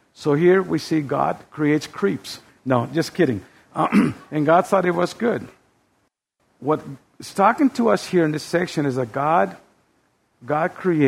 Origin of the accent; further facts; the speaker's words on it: New Mexico, United States; Growing up in the New Mexico desert, we have a thing called horny toads.